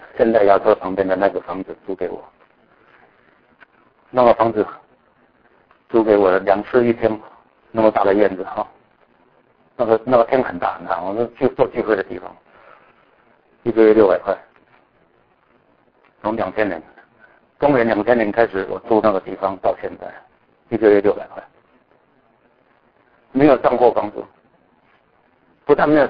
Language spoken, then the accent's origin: Chinese; Taiwan; now in China; 我现在打字都是打简体字啊，我输入都是简体字，都是简体字。我现在的口音很多用的词甚至我回到台湾，我这里人会觉得很奇怪啊。